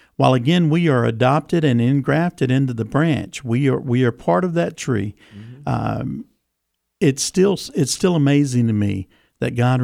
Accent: Mississippi, United States; I'm from South Mississippi, so.

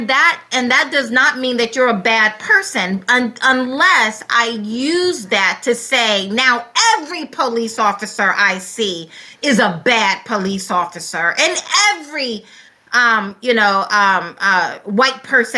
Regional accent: Deep South, United States; And the same way as being a Black person, yes, clearly, and then growing up in the Deep South, there's a reason why I put the emphasis on the Deep South.

